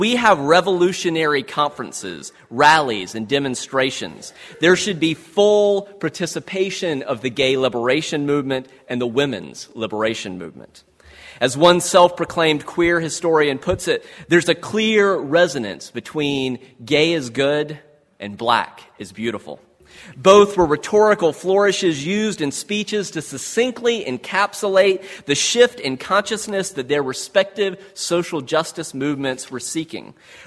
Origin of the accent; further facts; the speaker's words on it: South Carolina, United States; the story, no surprise probably, that of U.S. history that I learned to tell growing up in South Carolina.